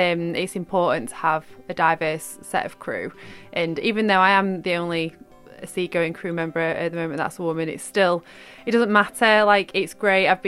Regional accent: Sheffield, Yorkshire and the Humber, United Kingdom; No, I'm from Sheffield, which is positively landlocked.

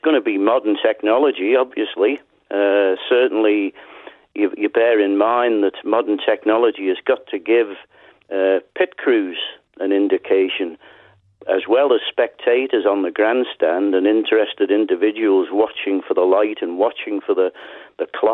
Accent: Isle of Man; born there; I was born in Park Avenue, which is just down the road from the TT grandstand.

